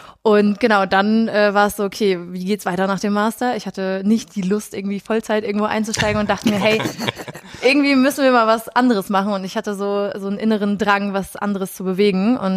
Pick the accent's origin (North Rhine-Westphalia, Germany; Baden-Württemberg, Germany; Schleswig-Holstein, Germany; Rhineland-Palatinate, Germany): North Rhine-Westphalia, Germany; Rheda-Wiedenbrück; born there; 27 noch, komme auch gebürtig aus Reda-Wiedenbrück.